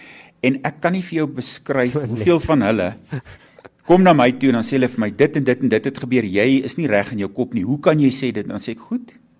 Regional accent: Pongola, KwaZulu-Natal, South Africa; ek het groot geword in Pongola, in die suikerrietlande

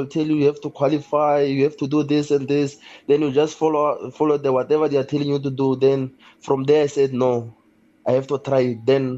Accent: Kuruman, Northern Cape, South Africa; Yeah, I'm from Kuruman in the village called Khanwane Madula Ranch in the Northern Cape.

